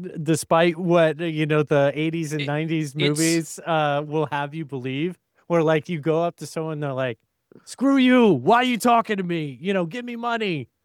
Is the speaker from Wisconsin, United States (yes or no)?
no; North Carolina, United States; also born or lived in Germany; I was raised in North Carolina and born in Germany.